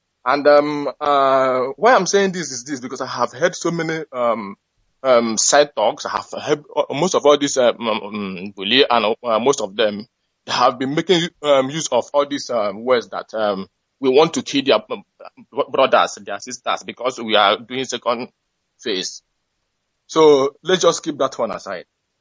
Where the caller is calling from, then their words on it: Thailand; I'm calling from Thailand.